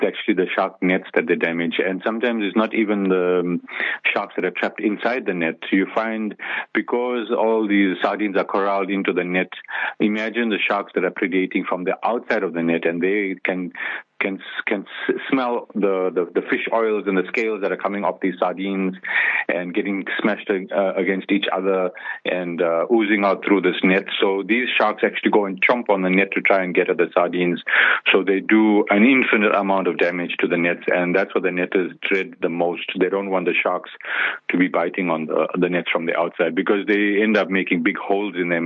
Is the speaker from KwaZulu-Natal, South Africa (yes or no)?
yes; Durban, KwaZulu-Natal, South Africa; although I grew up in Durban, but I hadn't really experienced much of the sardine run.